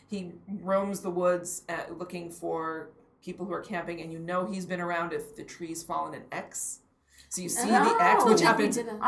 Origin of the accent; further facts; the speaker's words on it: Staten Island, New York, United States; from growing up on Staten Island